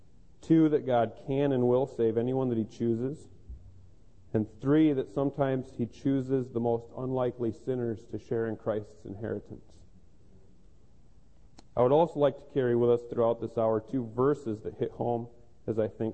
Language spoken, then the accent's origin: English; Grand Rapids, Michigan, United States; I was raised in Grand Rapids in a very Baptist home.